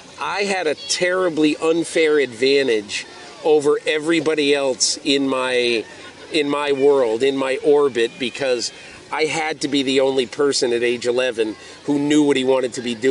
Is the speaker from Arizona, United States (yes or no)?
no; Connecticut, United States; when I was 11 years old, growing up in Connecticut